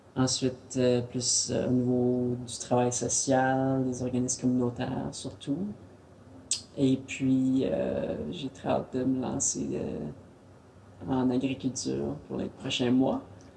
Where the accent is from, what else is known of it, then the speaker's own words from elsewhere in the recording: Embrun, Ontario, Canada; now in New Brunswick, Canada; je suis également originaire de l'Est ontarien, un petit village qui s'appelle Embrun, j'ai 31 ans, ça fait 2 ans et demi que je suis au Nouveau-Brunswick.